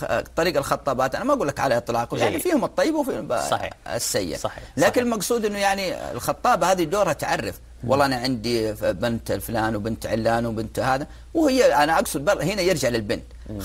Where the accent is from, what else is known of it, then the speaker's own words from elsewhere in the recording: Jeddah, Makkah Province, Saudi Arabia; يعني موثوقة عندنا في جدة وفي غيرها يعني من المدن